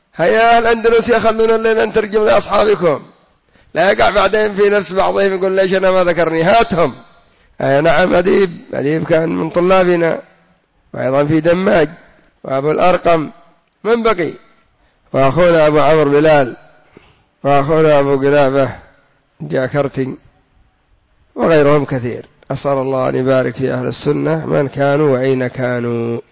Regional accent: Yemen; ربما عندنا في اليمن أكثر من 3000 إندونيسي يتعلمون الشرك والسحر والبدع

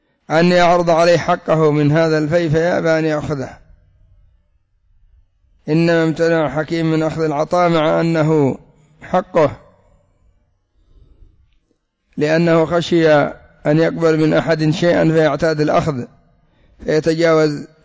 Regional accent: Yemen; والمثل عند العامة عندنا في اليمن: الرزق ليس بالبكارة، وإنما هو من الله

